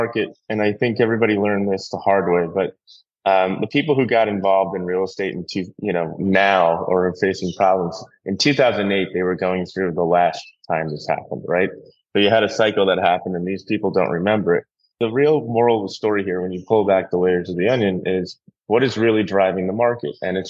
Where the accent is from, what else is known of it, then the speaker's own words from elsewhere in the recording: New York, United States; Yeah, I was born and raised in New York, raised out in Eastern Long Island, lived in New York through college and then working on Wall Street.